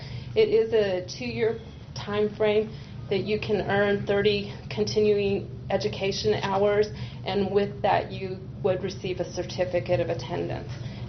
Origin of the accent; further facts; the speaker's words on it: Nebraska, United States; I grew up in the Sand Hills, but then went on to law school and, well, undergrad, et cetera, at the university.